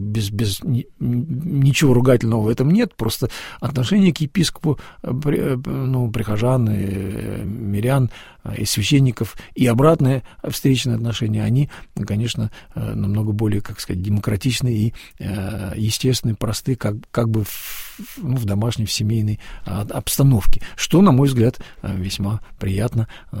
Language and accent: Russian; Northern Ireland, United Kingdom; я благочинный из Северной Ирландии, но у меня приходы в Шотландии